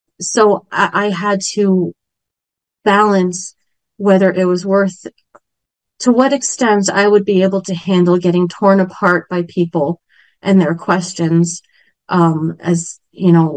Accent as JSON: {"language": "English", "region": "New York", "country": "United States", "tie": "born or raised there", "said": "I grew up on Long Island."}